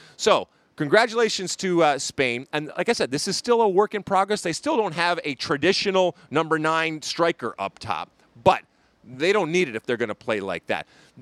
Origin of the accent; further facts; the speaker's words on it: Michigan, United States; Growing up in Michigan, obviously with our closeness and affinity with our friends across the border there in Windsor, Canada, I followed a lot of hockey.